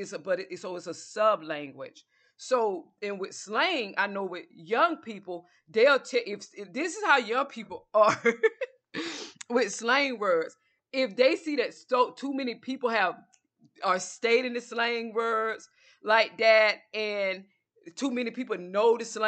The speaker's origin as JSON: {"language": "English", "region": "the South", "country": "United States", "said": "When we're talking to our parents and we're from the South, we speak a dialect and they're speaking a dialect to them."}